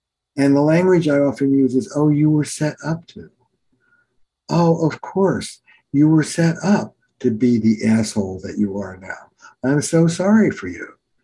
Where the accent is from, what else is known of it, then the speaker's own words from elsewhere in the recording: New York, United States; now in Boston, United States; So I'm in Boston, I'm a New Yorker, and Boston has, it's on record, the worst drivers in the country.